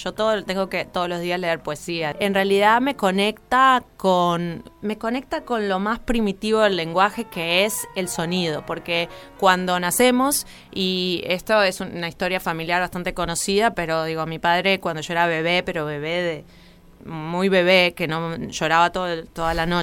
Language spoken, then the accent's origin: Spanish; Uruguay; estas rarezas me son permitidas porque yo soy uruguaya